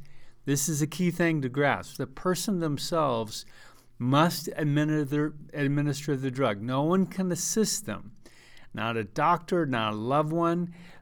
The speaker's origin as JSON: {"language": "English", "region": "Colorado", "country": "United States", "said": "Colorado, my home state, legalized death with dignity"}